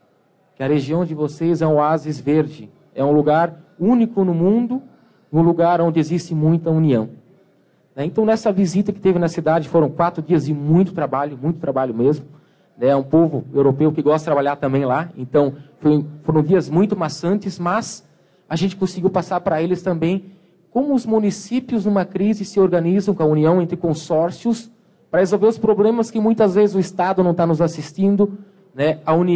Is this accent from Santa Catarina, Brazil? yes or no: yes; Santa Catarina, Brazil; somos de Santa Catarina, uma região de montanhas, muitas belezas naturais, cachoeiras, colonização germânica, italiana, polonesa, muitas belezas naturais e também arquitetura muito bonita.